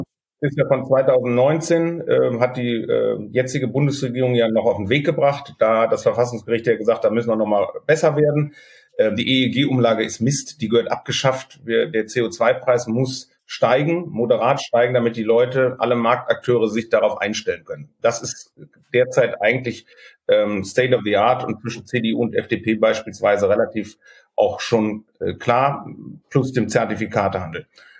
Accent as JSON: {"language": "German", "town": "Cologne", "region": "North Rhine-Westphalia", "country": "Germany"}